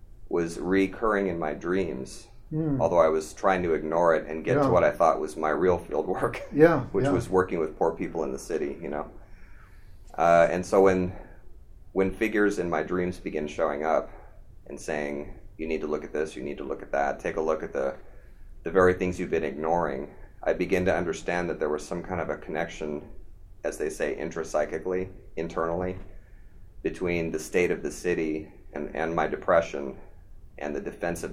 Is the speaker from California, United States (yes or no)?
yes; San Diego, California, United States; I'm a native to California, and I grew up in San Diego.